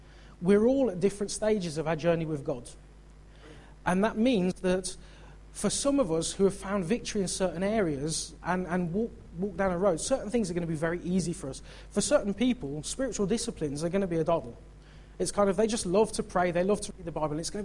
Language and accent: English; United Kingdom; This is quite a big challenge for us because we're British and we don't like to get into this stuff.